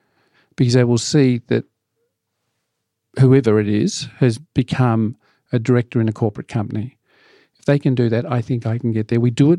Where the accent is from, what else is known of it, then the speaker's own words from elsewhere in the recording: Western Australia, Australia; the Western Australia, who we use my home state and is conservative